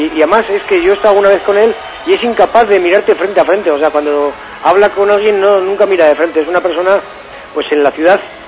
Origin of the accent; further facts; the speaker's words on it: Vitoria, Basque Country, Spain; pero qué decirte que como vitoriano